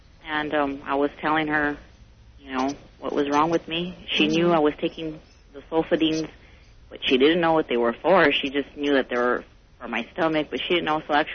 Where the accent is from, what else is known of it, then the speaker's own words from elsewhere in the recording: Montebello, California, United States; Okay, I'm from Montebello, California